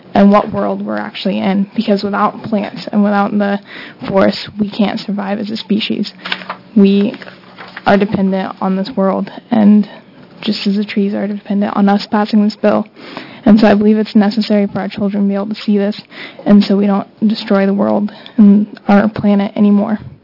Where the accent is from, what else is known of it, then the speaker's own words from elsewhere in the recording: Oregon, United States; I'm from Clackamas County, and I'm supporting the bill.